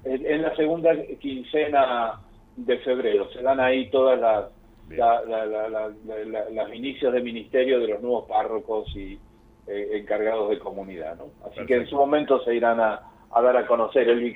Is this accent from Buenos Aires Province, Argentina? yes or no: no; Mendoza, Argentina; yo soy de origen mendocino y en Mendoza habían varias comunidades